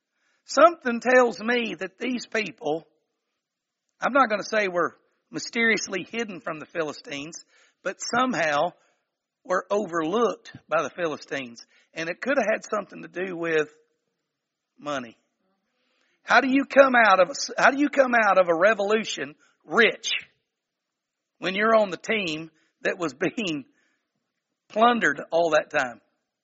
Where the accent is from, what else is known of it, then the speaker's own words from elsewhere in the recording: Greenwood, United States; I grew up in Greenwood and I figured that out.